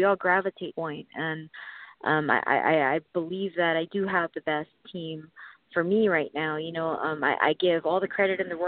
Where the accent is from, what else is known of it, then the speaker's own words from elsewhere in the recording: Hawaii, United States; I thought it was funny because I'm from Hawaii.